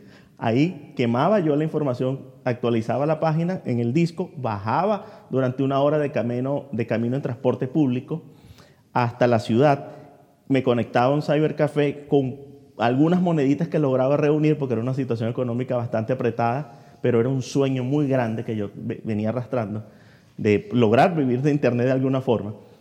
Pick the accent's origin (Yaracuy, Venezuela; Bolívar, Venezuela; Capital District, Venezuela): Yaracuy, Venezuela; San Felipe; born there; also born or lived in Mérida; Yo soy nacido en San Felipe Yaracuy, Venezuela, pero me tuve que ir a Mérida, los Andes, que es una ciudad turística